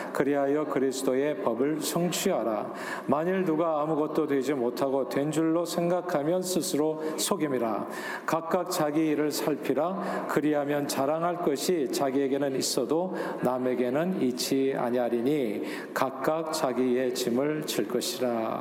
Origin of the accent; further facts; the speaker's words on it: South Korea; now in United States; 우리 한국인들도 인종차별로부터 자유로울 수 없다고 하는 이 불편한 진실을 만나게 됩니다.